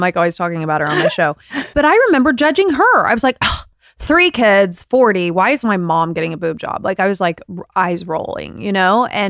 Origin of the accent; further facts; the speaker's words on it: United Kingdom; We're British.